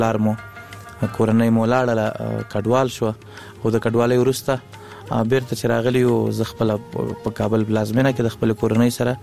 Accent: Laghman, Afghanistan; now in Kunduz, Afghanistan

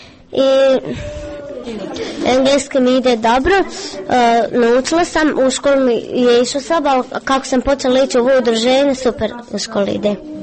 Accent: Bihać, Federation of Bosnia and Herzegovina, Bosnia & Herzegovina; born there; rođena sam u Bihaću, imam 11 godina, živim na Rusci sa 11 braća, mamom i tatom

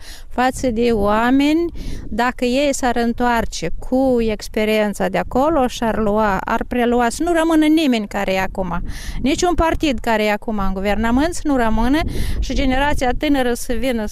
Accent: Moldova; suntem moldoveni.

